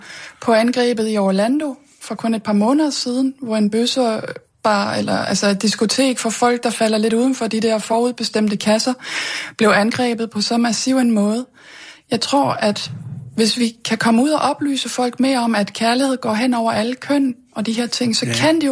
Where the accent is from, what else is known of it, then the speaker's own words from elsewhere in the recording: Belgium; Og jeg er opvokset og uddannet i Belgien. Det er der, jeg har boet længst.